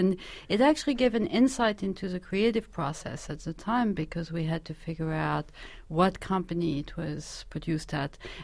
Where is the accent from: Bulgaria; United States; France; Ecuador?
France; No, I didn't, but I had Tintin and all of the great French comics, which is exactly what brought me to my current life.